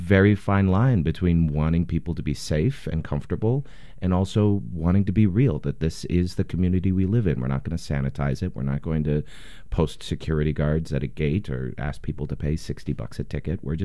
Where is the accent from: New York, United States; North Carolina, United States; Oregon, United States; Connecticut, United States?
Oregon, United States; Portland; Born and raised in Portland. Yeah, I'm one of like five left in the city, I think.